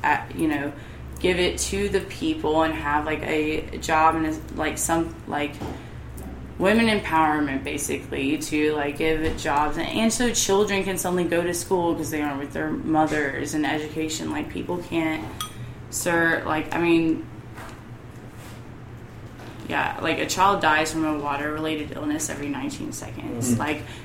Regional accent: Mississippi, United States; Growing up in Mississippi, it was, like, literally...

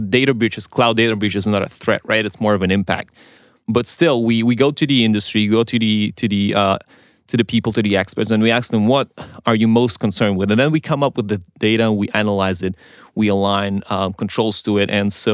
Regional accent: Israel; English is a second language; I was raised on technology in Israel

